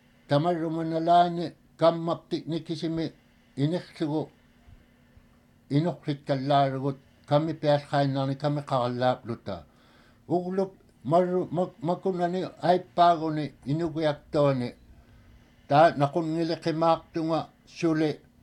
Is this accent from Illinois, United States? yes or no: no; Unalaklik Creek, Alaska, United States; first language Inupiaq; also born or lived in Ayuk Island; My mother is from Sheelwick, and of course, I was born down in Ayuk Island and then raised up at Unalaklik Creek all my life.